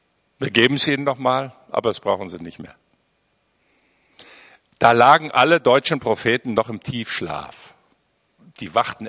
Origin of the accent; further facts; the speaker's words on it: Poland; Dann dachte ich, Junge, du bist hier in kommunistischen Polen aufgewachsen.